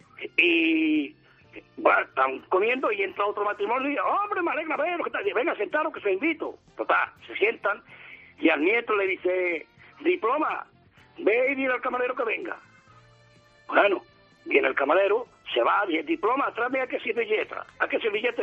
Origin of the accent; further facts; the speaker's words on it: Andalusia, Spain; Soy andaluz.